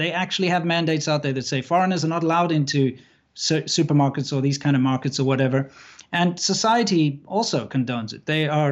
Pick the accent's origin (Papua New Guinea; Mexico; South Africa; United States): South Africa; because of my background of growing up in South Africa